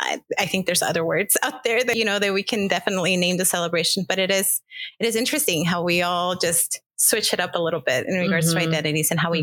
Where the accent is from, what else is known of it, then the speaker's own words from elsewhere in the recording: Inglewood, California, United States; I grew up in California, so Inglewood, and I grew up in a community where there's a large African-American or Black population.